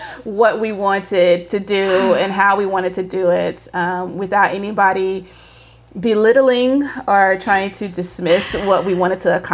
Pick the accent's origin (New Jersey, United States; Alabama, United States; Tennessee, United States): Tennessee, United States; I'm from Tennessee in America. You are British Nigerian.